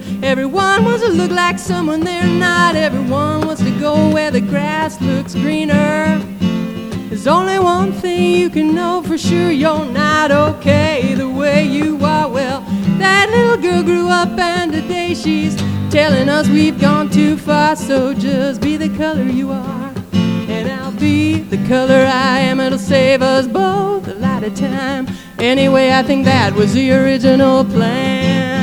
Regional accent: Omaha, Nebraska, United States; when I was growing up in Omaha, everybody tried really, like, spent most of their summers, anyway, the girls did, they spent most of their summers trying to get tan.

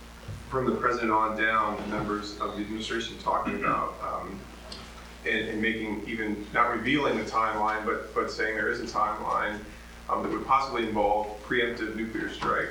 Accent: United States; that's so frightening enough for me as an American

